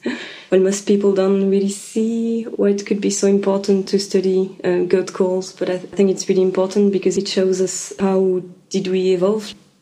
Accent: Switzerland; English is a second language; Yeah, I'm originally from Switzerland, yeah.

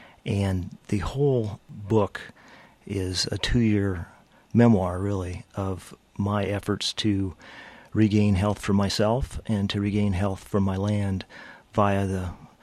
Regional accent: Rust Belt, United States; I was from the Rust Belt. It was within weeks of Kent State.

